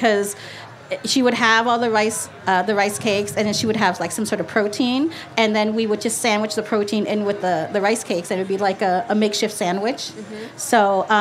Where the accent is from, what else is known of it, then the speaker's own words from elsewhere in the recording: North Vietnam, Vietnam; the northern way is with minced pork